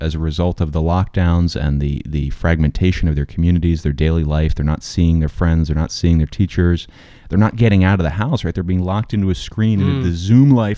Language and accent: English; Pennsylvania, United States; I grew up in Pennsylvania. We don't have recalls in Pennsylvania.